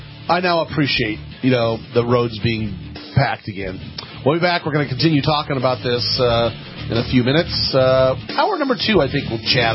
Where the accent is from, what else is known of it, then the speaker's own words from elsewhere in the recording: Penryn, California, United States; I grew up in Penryn, California, so that's the problem of 600 population